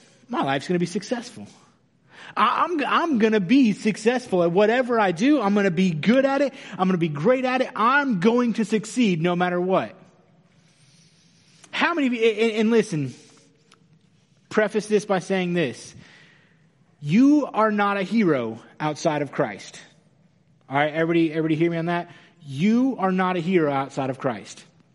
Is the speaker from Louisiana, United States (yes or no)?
yes; Mooringsport, Louisiana, United States; I grew up in Mooringsport. Most people don't even know where Mooringsport is.